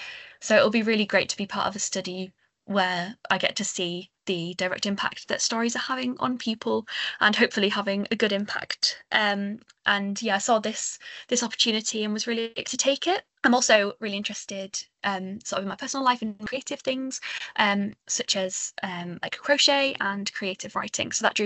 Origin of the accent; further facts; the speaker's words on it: York, Yorkshire and the Humber, United Kingdom; So I'm from York